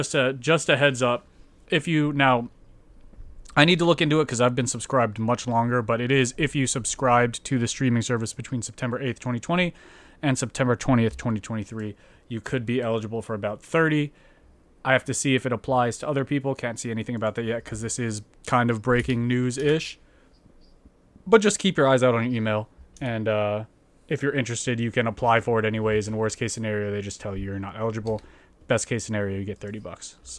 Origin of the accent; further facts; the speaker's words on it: Japan; we lived off base for a year, like just in a Japanese little town next to some rice paddies.